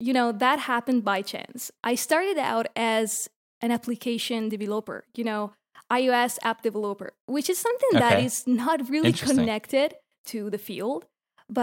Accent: Italy; English is a second language; I'm from Italy.

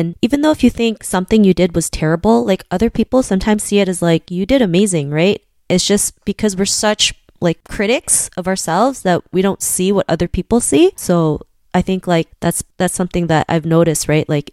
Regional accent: Philippines; I'm from the Philippines as well.

